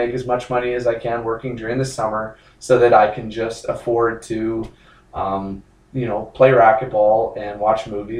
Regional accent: Saskatoon, Saskatchewan, Canada; And my hometown is in Saskatoon.

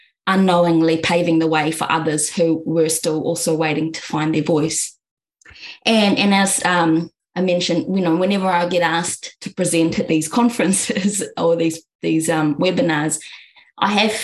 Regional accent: New Zealand; born or raised there; also born or lived in Manila, Philippines

